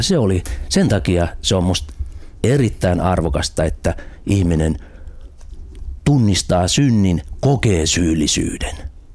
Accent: Järvenpää, Uusimaa, Finland; Järvenpäästä

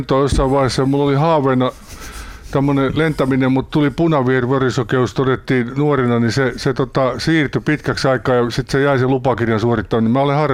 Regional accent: Keuruu, Central Finland, Finland; mä kasvoin tuolla Keurusella ja Päijänteen rannalla

